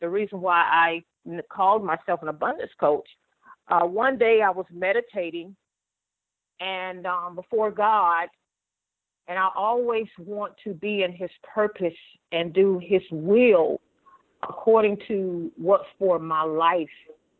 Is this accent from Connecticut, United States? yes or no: no; Ocala, Florida, United States; Well, I grew up in a little town called Ocala, Florida. That's about 30 miles from Gainesville, Florida.